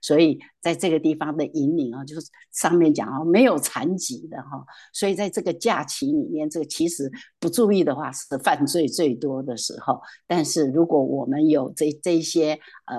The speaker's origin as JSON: {"language": "Chinese", "country": "China", "said": "像我们中国人过节的时候，哦，大家打麻将啊，什么什么，通通都坏习惯"}